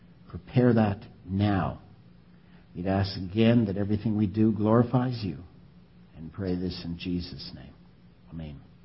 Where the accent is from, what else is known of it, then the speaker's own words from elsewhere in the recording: Montreal, Quebec, Canada; born there; Je parle français comme toute la gang, oui. Je suis né à Montréal.